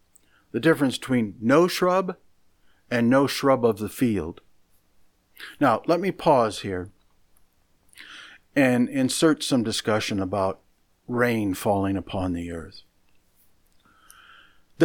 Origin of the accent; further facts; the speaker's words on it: Midwest, United States; Well, I'm from the Midwest, where it rains quite often without the producing of a rainbow.